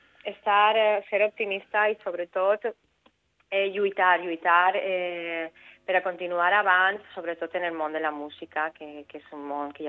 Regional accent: Valencia, Valencian Community, Spain; born there; jo vaig naixer a València, val? El que passa és que tota la meva família ve de Conca, ve de la Manxa.

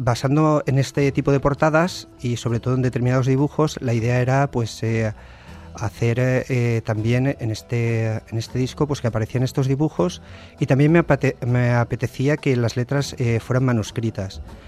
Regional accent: Algemesí, Valencian Community, Spain; Que en Algemesí, en mi pueblo

